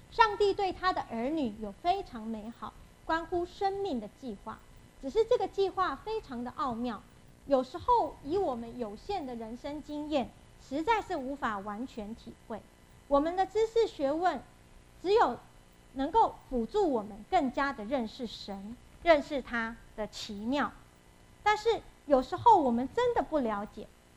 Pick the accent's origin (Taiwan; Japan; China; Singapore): China; 我们中国人很相信这个食补嘛